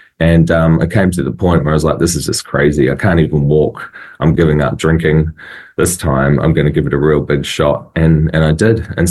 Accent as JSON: {"language": "English", "country": "New Zealand", "tie": "born or raised there", "said": "growing up in New Zealand, you know, in the 90s"}